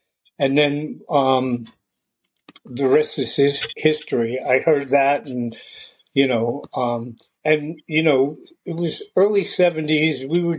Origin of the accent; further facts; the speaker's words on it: New Jersey, United States; moved away as an adult; No, I'm originally from New Jersey.